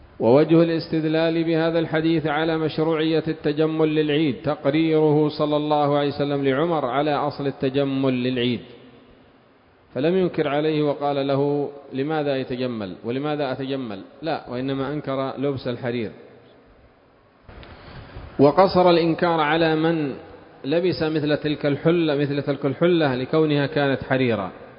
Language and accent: Arabic; Yemen; والآن ماذا عندنا في اليمن؟ القات، ما عندنا إلا القات